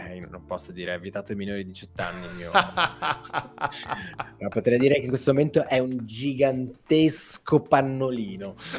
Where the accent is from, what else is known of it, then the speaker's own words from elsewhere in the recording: Veneto, Italy; siamo veneti ragazzi